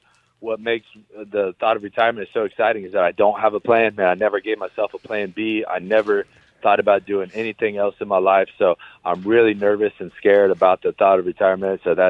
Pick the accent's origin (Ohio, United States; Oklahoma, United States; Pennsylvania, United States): Ohio, United States; I've known Cody since before the UFC, but since we're both from Ohio.